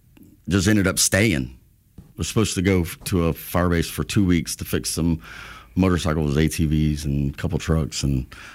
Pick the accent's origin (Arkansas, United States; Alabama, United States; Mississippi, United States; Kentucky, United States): Alabama, United States; I'm like, I'm from Alabama. We drive.